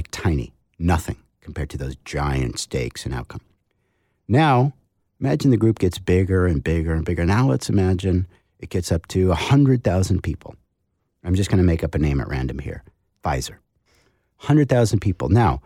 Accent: New England, United States; that's a rhetorical question because I come from New England

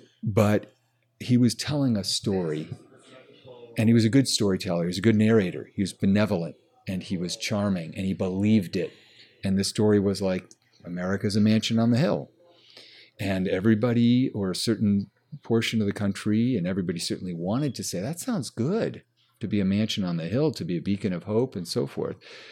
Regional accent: Palo Alto, California, United States; I tell people I grew up in Palo Alto, California, and they think, oh, Palo Alto, Silicon Valley, zillion-dollar homes.

